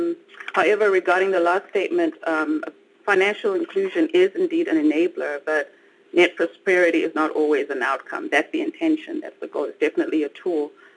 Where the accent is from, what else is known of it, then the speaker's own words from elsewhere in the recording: Zimbabwe; Growing up in Zimbabwe, my mother's a retired teacher